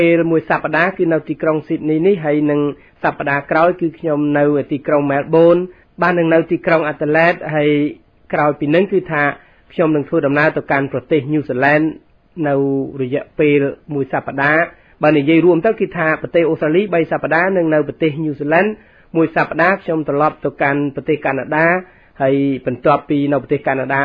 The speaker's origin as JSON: {"language": "Khmer", "town": "Mongkol Borei", "region": "Banteay Meanchey", "country": "Cambodia", "tie": "born there", "moved": "yes", "said": "ស្រុកកំណើតរបស់ខ្ញុំកំណើតកើតជាពូជពងវងតកូលតាំងពីដំណរតដូនតាមកគឺថានៅស្រុកមង្គលបុរីខេត្តបាត់ដំបងប៉ុន្តែក្នុងសម័យបច្ចុប្បន្នគឺថាគេកាត់ទៅក្នុងខេត្តបន្ទាយមានជ័យ"}